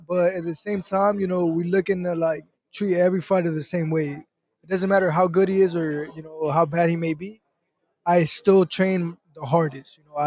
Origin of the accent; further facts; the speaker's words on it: Miami, Florida, United States; my last fight in Miami, I got really emotional because I had all my family. I had it was my hometown